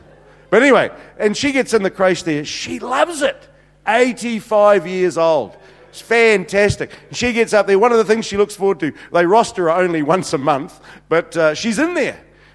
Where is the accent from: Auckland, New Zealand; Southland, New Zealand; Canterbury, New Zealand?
Southland, New Zealand; Invercargill; I come from Invercargill.